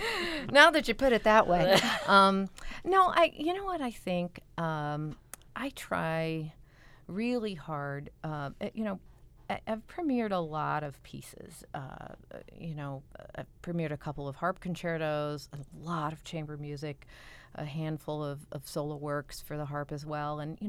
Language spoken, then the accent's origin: English; Oklahoma, United States; because I grew up in Oklahoma, and I was growing up a little bit of a tomboy